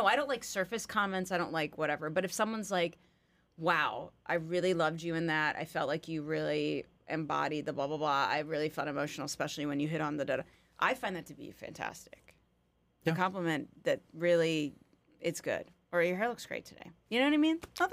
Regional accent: the South, United States; I'm from the South.

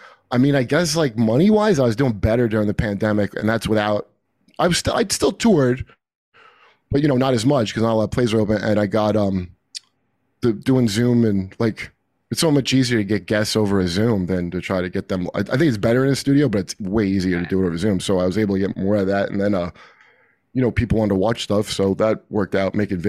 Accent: New Jersey, United States; I grew up in New Jersey mostly, but like AM talk radio back then, the call-in shows.

